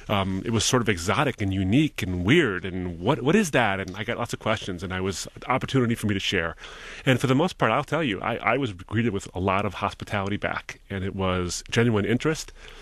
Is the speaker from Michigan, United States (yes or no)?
yes; Michigan, United States; Well, I was raised in a very, very close home. I was born here in Michigan, and to an immigrant Lebanese man who came here with virtually nothing and made a success out of himself.